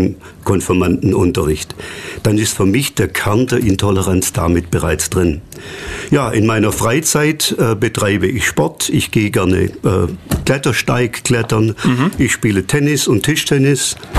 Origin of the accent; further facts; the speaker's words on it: Pfuhl, Bavaria, Germany; bin aufgewachsen in Pfuhl, also ganz in der Nähe von hier.